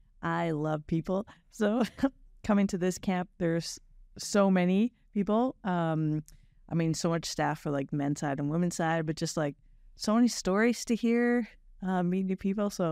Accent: Alberta, Canada; I'm from a really small little town in Alberta. Just a prairie town. You know, a lot of farming. I grew up doing like all the sports

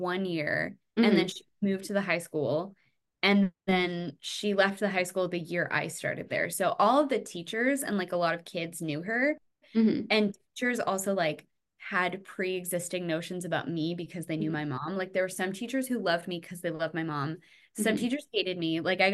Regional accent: Seattle, Washington, United States; But I'm from Seattle. So I'd have to like go to Seattle to go.

